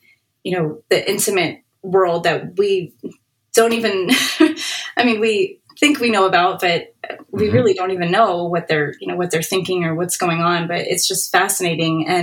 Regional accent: Florida, United States; And I grew up in Florida, so there's always, you know, funky bugs and lizards and frogs and turtles and tortoises and all of that just everywhere.

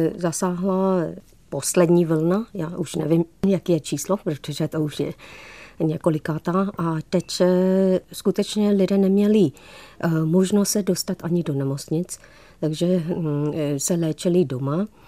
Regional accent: Myanmar; now in Czech Republic; já jsem česko-barmanka. Protože moje srdce je prostě rozpůlená jak na Českou republiku, i taky na Barmu.

